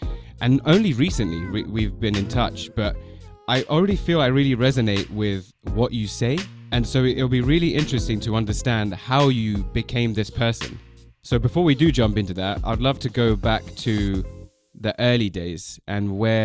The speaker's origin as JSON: {"language": "English", "country": "United Kingdom", "said": "And I'm British, so, you know, everyone is more open than us."}